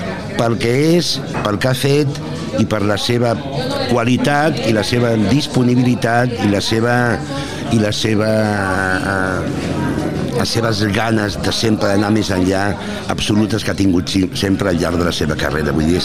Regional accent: Barcelona, Catalonia, Spain; jo soc barceloní i m'agrada molt que a casa vegin les meves coses.

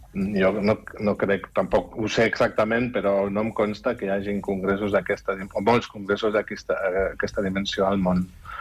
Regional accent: Germany; Catalan is a second language; now in Spain; Soc alemany i ja porto molts anys aquí

